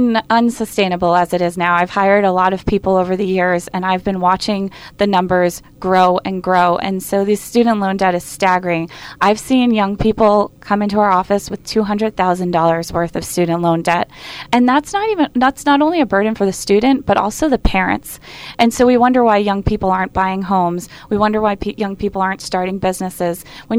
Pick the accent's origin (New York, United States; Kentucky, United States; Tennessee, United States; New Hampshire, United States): New Hampshire, United States; Epping; I grew up in Epping. A lot of my friends were hunters.